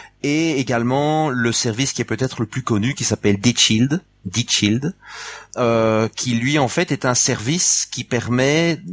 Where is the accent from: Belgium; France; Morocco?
Belgium; Wallonia; je suis belge, mais moi partie francophone du pays